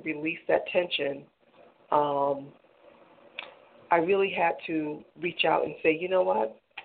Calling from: Boston, Massachusetts, United States; I'm calling from Boston.

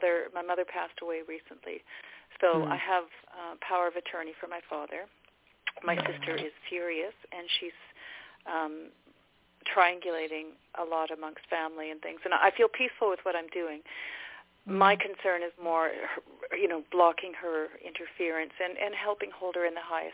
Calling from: Vancouver, British Columbia, Canada; Mom, from Canada, from Vancouver area in BC.

